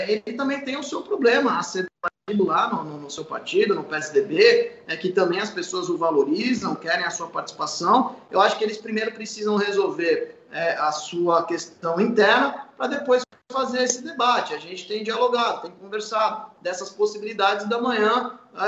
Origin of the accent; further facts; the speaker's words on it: São Paulo, Brazil; Eu, enquanto paulista, né, eu reconheço, fui governado, né, sou cidadão, fui governado pelo Geraldo